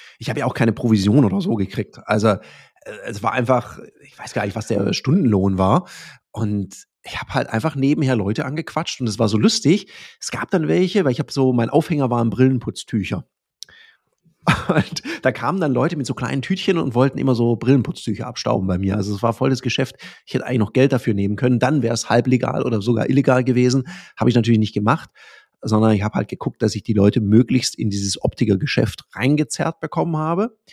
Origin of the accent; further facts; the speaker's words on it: Stuttgart, Baden-Württemberg, Germany; born there; ist jetzt nicht so ein urschwäbischer Name aus Süddeutschland. Da bin ich geboren in Stuttgart. Ich bin halb Ägypter.